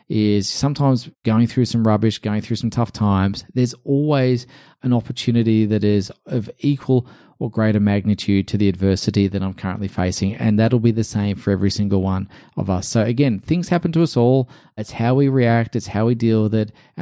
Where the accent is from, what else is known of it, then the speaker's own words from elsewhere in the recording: Port Moresby, National Capital District, Papua New Guinea; when I was a young tennis player growing up in Port Moresby in New Guinea.